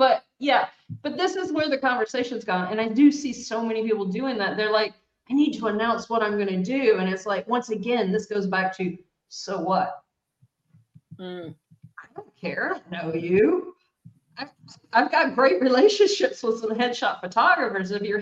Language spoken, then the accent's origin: English; United States; now in Portugal; I'm from the States, but I live in sunny Portugal.